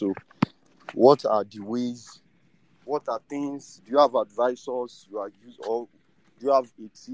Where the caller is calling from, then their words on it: Nigeria; I'm speaking from Nigeria, by the way.